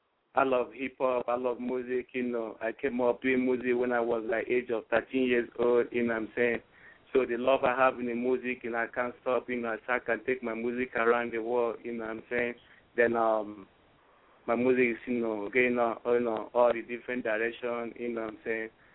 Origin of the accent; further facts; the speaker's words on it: Nigeria; English is a second language; when I grew up from in Nigeria, I grew up from with the Afro hip hop.